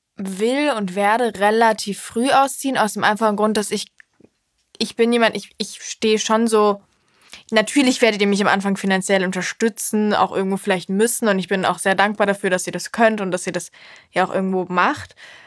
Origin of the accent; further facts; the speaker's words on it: Cologne, North Rhine-Westphalia, Germany; ich komme aus Köln und hier sind alle halt, also ich habe immer das Gefühl, die Kölner sind ja schon sehr weltoffen und irgendwie freundlich und offen allgemein halt.